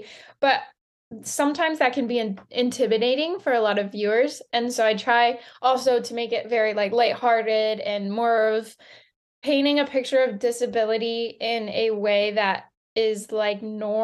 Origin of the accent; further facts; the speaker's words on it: Lancaster, Pennsylvania, United States; I grew up in a small town in Lancaster, Pennsylvania. Like nowhere near the ocean